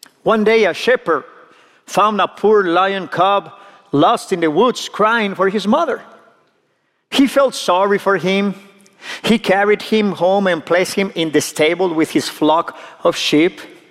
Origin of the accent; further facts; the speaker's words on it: Monterrey, Nuevo León, Mexico; accent: Latino; English is a second language; now in San Antonio, United States; I'm from Monterrey, Mexico.